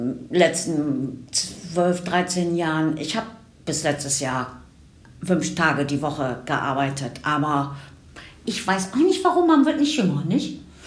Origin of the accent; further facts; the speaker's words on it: Bremen, Germany; ich komme von weit her, ich komme aus Bremen. Also quasi. Ich bin eben nicht aus Hannover.